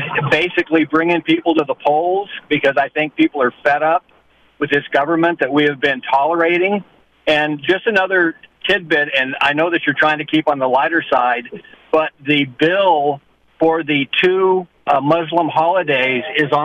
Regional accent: California, United States; moved away; Yeah, Southern California. And like you, moved up here in 84.

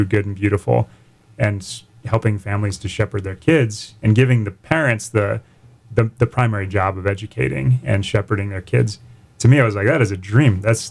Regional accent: San Diego, California, United States; Yeah, so I was in San Diego I grew up in San Diego.

